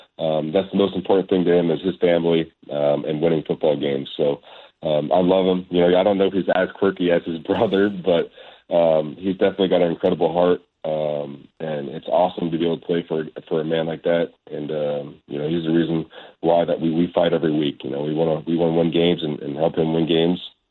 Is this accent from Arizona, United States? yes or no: yes; Arizona, United States; I'm from Arizona.